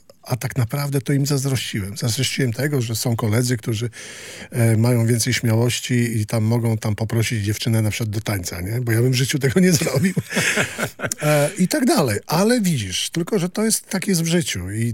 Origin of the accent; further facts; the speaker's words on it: Gdańsk, Pomeranian Voivodeship, Poland; ja wychowywałem się na Przymorzu